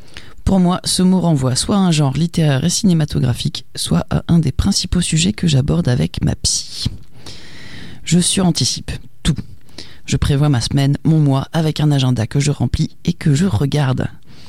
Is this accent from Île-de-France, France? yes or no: no; La Rochelle, Nouvelle-Aquitaine, France; Moi, j'ai grandi à La Rochelle, un joli port de l'Atlantique en Charente-Maritime.